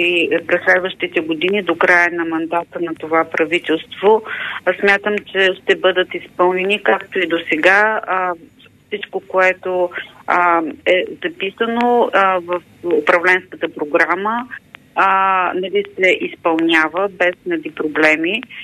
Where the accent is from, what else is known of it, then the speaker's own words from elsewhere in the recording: Ruse, Ruse Province, Bulgaria; Аз съм от Русе и твърдя, че този път Русе-Велико Търново е изключително опасен.